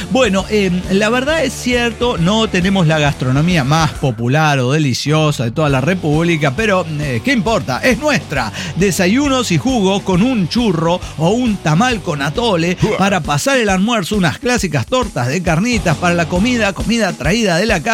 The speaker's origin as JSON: {"language": "Spanish", "region": "La Paz", "country": "Bolivia", "lives_now": "Cochabamba, Bolivia", "said": "actualmente vivo en Cochabamba. Gracias a ello los conocí en la Troje, como les dije a ustedes, pero soy originario de La Paz. Estudiaba y trabajaba en el Alto."}